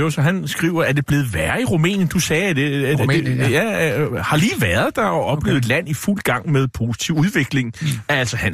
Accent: Nexø, Capital Region of Denmark, Denmark; Fordi jeg voksede op i Nexø, hvor vi faktisk også havde rigtig mange, der hoppede af fisker og så videre.

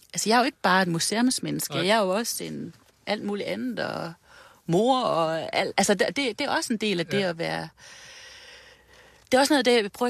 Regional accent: Aalborg, North Denmark Region, Denmark; Jeg er jo født og opvokset i byen.

